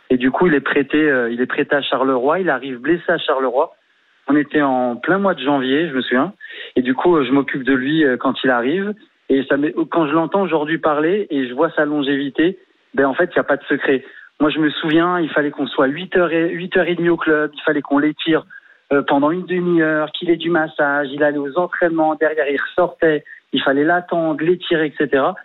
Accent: Paris, Île-de-France, France; Non, maintenant je suis de Paris, mais maintenant je suis installé dans le sud de la France.

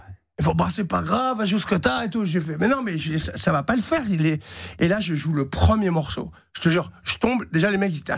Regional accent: Belgium; Ah, oh, bah oui, dis, je suis belge.

